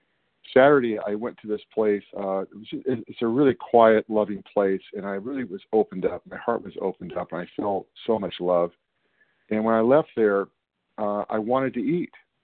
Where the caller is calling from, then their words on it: California, United States; I'm from Northern California.